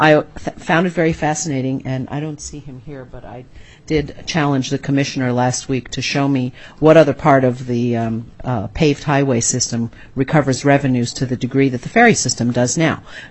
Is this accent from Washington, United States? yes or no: no; New York City, New York, United States; I was born and raised in New York City. My grandmother lived on a 10-acre farm on Staten Island.